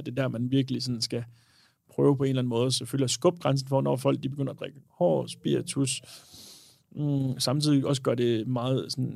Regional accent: Copenhagen, Capital Region of Denmark, Denmark; Jeg er fra København.

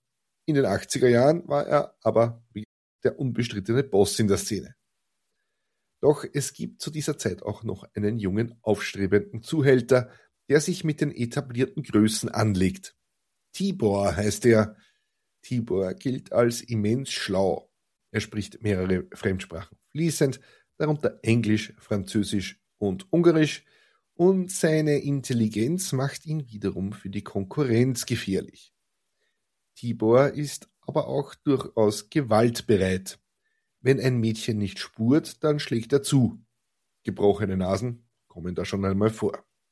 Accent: Linz, Upper Austria, Austria; Als gebürtiger Linzer darf ich es ja sagen, die oberösterreichische Landeshauptstadt ist jetzt kein Touristenmagnet.

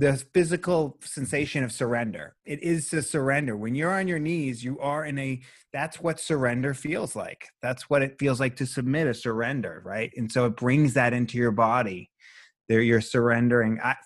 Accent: Boston, Massachusetts, United States; So am I. I'm from Boston.

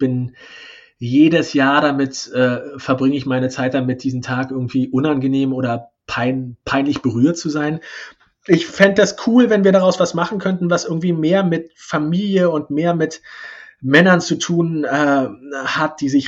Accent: East Germany, Germany; born there; Ich bin ja gebürtiger Ossi

